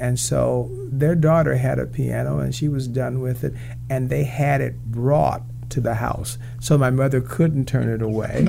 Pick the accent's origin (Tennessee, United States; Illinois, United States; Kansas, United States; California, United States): Kansas, United States; And particularly in Kansas, you know, we have a huge Mennonite population.